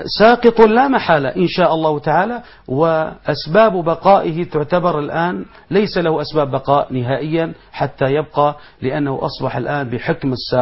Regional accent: Syria

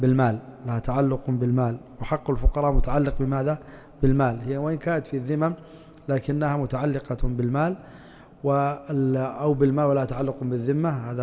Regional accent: Yanbu, Medina Province, Saudi Arabia; عندنا في ينبع يأتون في شهر رجب، فما أدري في مكة متى يأتي السعاة

